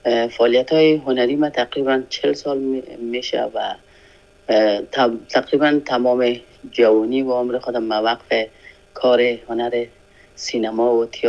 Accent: Afghanistan; now in France; من تقریبا 5 روز 6 روز بعد از او از افغانستان برآمدم، فرانسه آمدم

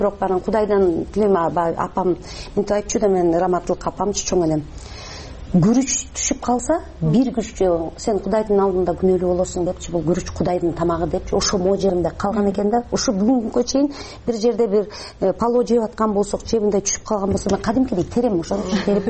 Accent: Naryn, Naryn Region, Kyrgyzstan; born or raised there

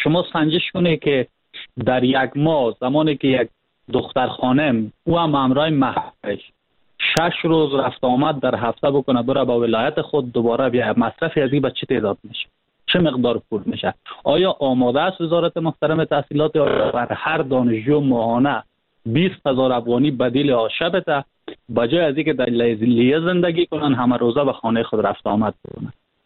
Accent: Panjshir, Afghanistan; ما خودم از پنجشیر هستم

